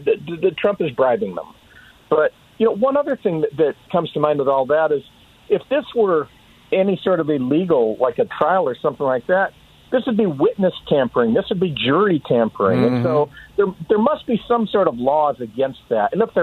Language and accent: English; Michigan, United States; born there; Yeah, Tom, like you, I was born in Michigan.